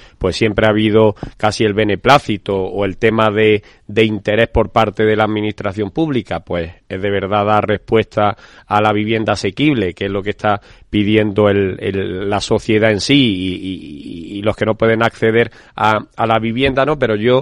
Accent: Málaga, Andalusia, Spain; now in Madrid, Spain; De lujo, porque lo empecé en mi tierra, en Málaga, así que como te puedes

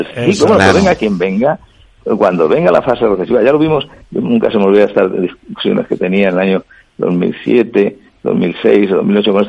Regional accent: Madrid, Community of Madrid, Spain; mi barrio de origen. Yo soy de Vallecas y voy mucho.

